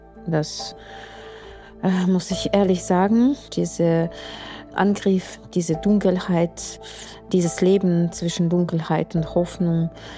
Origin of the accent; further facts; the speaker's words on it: Ukraine; Ich bin die ganze Zeit hier, ja. Das ist schon der vierte Kriegswinter. Und ich wollte die Ukraine nicht verlassen. Das ist meine Heimat und ich fühle mich hier gebraucht. Ich bin Journalistin, ich bin Lehrerin, ich spreche viele Sprachen.